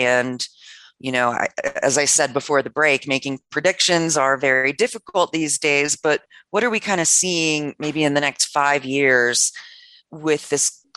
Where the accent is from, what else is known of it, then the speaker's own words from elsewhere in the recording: Maryland, United States; I'm from Maryland originally.